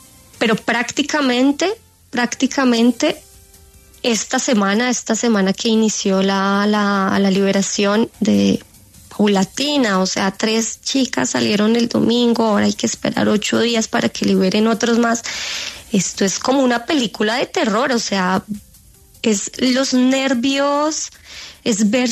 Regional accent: Colombia; now in Israel; Nosotros como israelíes, yo como colombiana

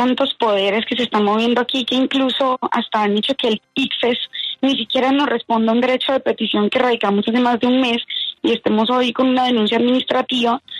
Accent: Santander, Colombia; la Universidad Industrial de Santander, que es la universidad de mi tierra, la universidad pública de mi tierra

